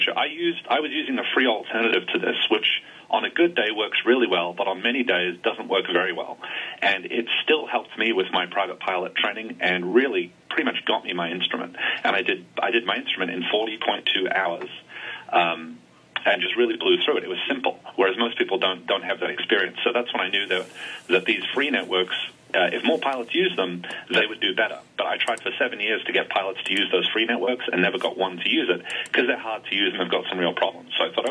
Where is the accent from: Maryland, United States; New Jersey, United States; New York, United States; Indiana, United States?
New Jersey, United States; Lincoln Park; accent: New Jersey; I am from Lincoln Park, New Jersey.